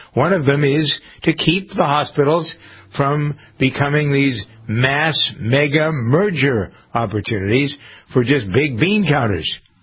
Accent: Framingham, Massachusetts, United States; We have a situation in my hometown in Framingham, Mass.

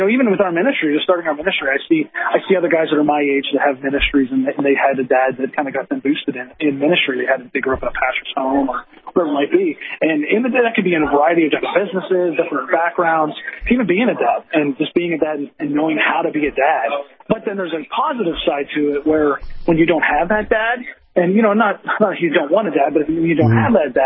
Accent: Pennsylvania, United States; Well, I grew up in Pennsylvania.

